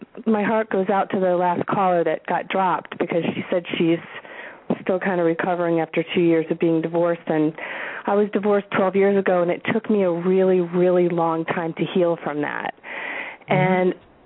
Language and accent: English; Florida, United States; I'm from Florida.